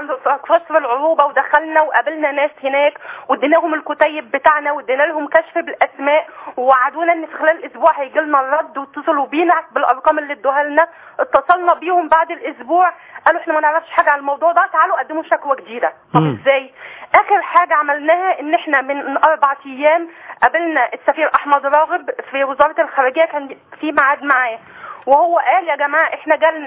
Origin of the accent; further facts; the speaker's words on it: El Mahalla El Kubra, Gharbia, Egypt; انا من المحلة